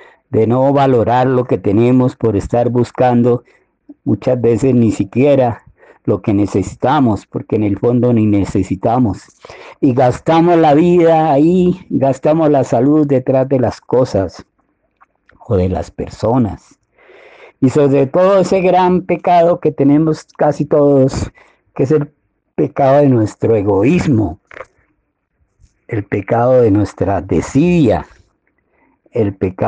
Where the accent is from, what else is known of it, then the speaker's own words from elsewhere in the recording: Santander, Colombia; por allá en una región de Santander, de donde yo soy